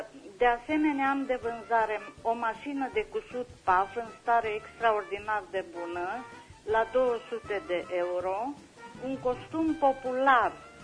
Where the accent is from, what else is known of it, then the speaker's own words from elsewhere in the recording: Anina, Caraș-Severin, Romania; sunt din Anina